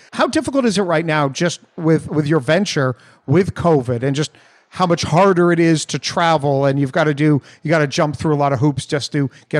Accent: Canada; I was from Canada

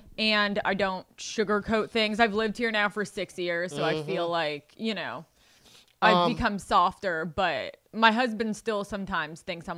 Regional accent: New York, United States; I'm from New York. Oh. Yeah. I grew up in Westchester, which is the suburbs outside of New York City.

